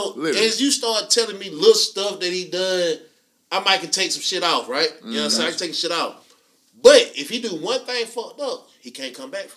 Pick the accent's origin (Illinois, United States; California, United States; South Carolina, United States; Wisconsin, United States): South Carolina, United States; Easley; I'm from Easley. I mean, that sounds a little bit better than Pickens. I mean, I live in Easley though.